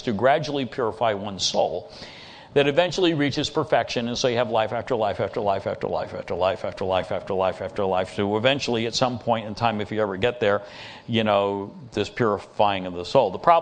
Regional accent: United States; and so we as an American people have been so secularized and so driven far away from the Scriptures

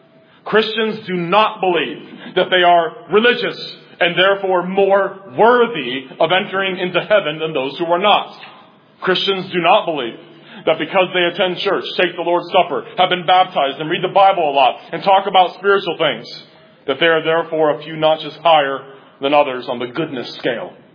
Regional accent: Cincinnati, Ohio, United States; I heard so many people say those kinds of things growing up in Roman Catholic Cincinnati.

